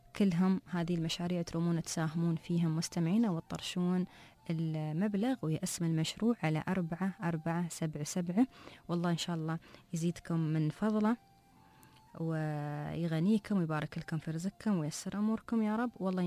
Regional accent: United Arab Emirates; accent: Emirati; بلهجتنا ورمستنا المحلية الإماراتية

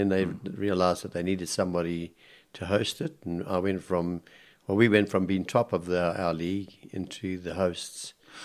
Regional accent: Durban, KwaZulu-Natal, South Africa; born there; I was born in Belair, Sea View.

